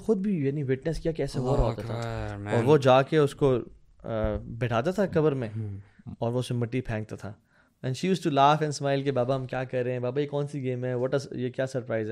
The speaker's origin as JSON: {"language": "Hindi", "country": "India", "said": "हम जब इंडिया से आए यहाँ पे, और मैं इंडिया अभी की बात नहीं कर रहा, मैं इंडिया सब यानी हिंदुस्तान की बात कर रहा हूँ"}